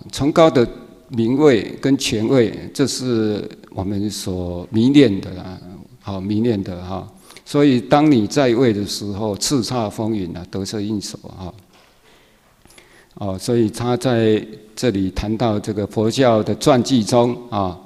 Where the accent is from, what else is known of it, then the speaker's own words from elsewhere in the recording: Tainan, Taiwan; 我是南部人嘛